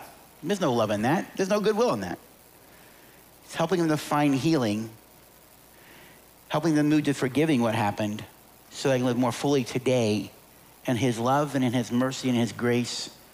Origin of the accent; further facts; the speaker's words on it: United States; Very sad, because I'm an American. I love this country and what it has stood for.